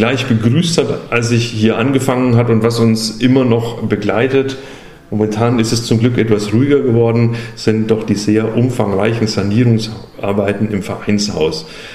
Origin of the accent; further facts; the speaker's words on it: Bamberg, Bavaria, Germany; born there; ganz ursprünglich komme ich aus der schönen Domstadt Bamberg. Also auf jeden Fall wurde ich dort geboren. Aufgewachsen bin ich in einem kleinen Ort knapp daneben. Meine Großeltern hatten da einen landwirtschaftlichen Betrieb